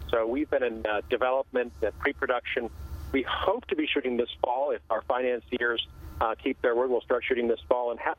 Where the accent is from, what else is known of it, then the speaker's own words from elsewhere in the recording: United States; I didn't feel attacked as an American.